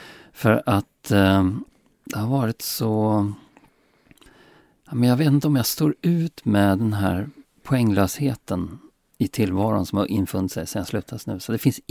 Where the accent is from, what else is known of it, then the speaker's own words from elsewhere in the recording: Norrköping, Östergötland, Sweden; Alltså jag kommer ju från Norrköping.